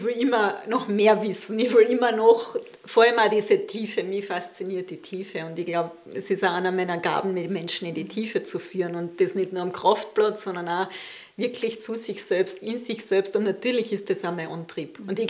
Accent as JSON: {"language": "German", "region": "Carinthia", "country": "Austria", "lives_now": "Waldviertel, Austria", "said": "Ich bin ursprünglich aus Kärnten und bin jetzt schon 26 Jahre im Waldviertel."}